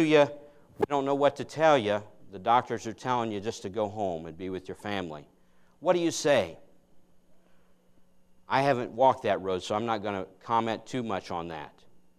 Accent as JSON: {"language": "English", "country": "United States", "said": "I know none of you people in here have any bills, amen? We're from America."}